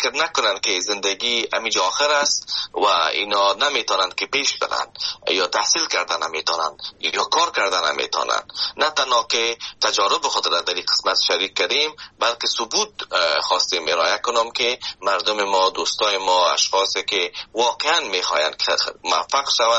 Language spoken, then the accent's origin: Persian; Afghanistan; now in Canada; وقتی که آمدم از افغانستان، شما فکر کنید که من از افغانستان به کانادا آمدم که ده ها یا هزارها کیلومتر فاصله است